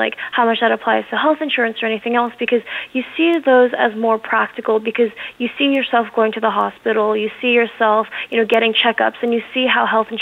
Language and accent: English; United States; born there; My parents immigrated from Korea, but they were both citizens, and I was born in the United States.